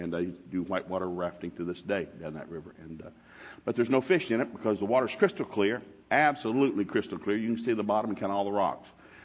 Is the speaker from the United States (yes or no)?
yes; Ducktown, Tennessee, United States; when you grow up in the country, you know, where I was born in Ducktown, Tennessee